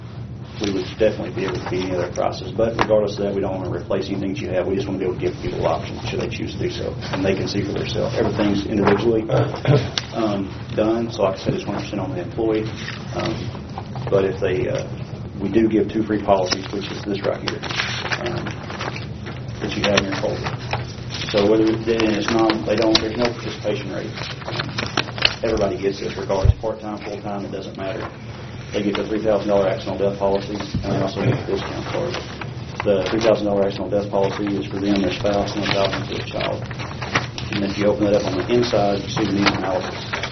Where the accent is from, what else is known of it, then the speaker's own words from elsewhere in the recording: Arkansas, United States; now in Omaha, United States; As far as Colonial, I'm from Arkansas. You can tell that my accent's a little bit different. I moved to Omaha about two months ago